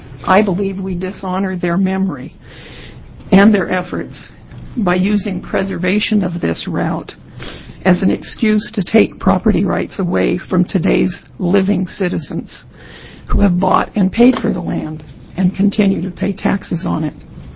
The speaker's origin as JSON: {"language": "English", "town": "Sandy", "region": "Oregon", "country": "United States", "said": "from Sandy, Oregon. We have property in rural Clackamas County where we raise cattle and timber."}